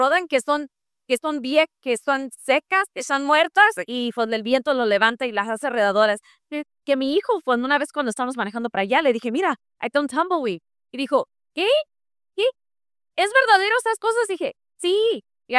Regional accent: Oklahoma, United States; Nativa de Oklahoma. Yo soy del Panhandle, de allá

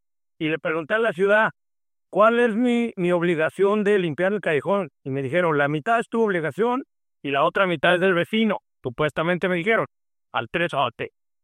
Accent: Mexico; Primero, soy mexicano y los políticos allá dicen lo que acaba de decir este hombre.

